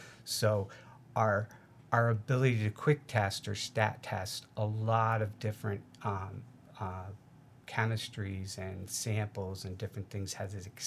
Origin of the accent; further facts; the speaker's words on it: Saranac Lake, New York, United States; Went back to my hometown of Saranac Lake